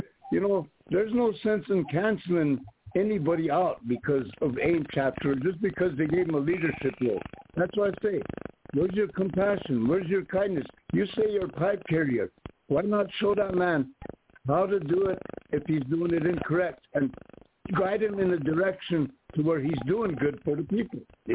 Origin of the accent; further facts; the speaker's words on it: United States; We're Lakota. We're Indian. We're pitiful.